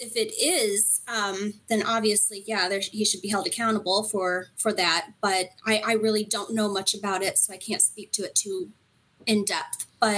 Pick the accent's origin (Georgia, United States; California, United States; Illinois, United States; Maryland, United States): Illinois, United States; also born or lived in Florida; now in Indiana, United States; I'm from the St. Louis area, but on the Illinois side. So I'm from Illinois. I currently live in Indiana. I also lived in Florida for some time.